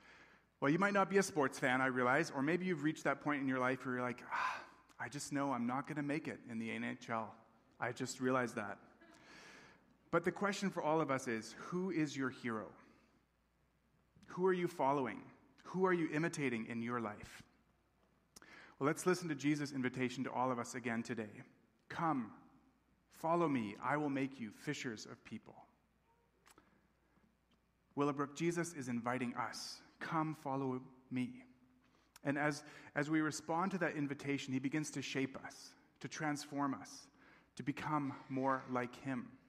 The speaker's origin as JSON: {"language": "English", "country": "Tanzania", "tie": "born or raised there", "said": "Some of you may know that I grew up in Tanzania in East Africa."}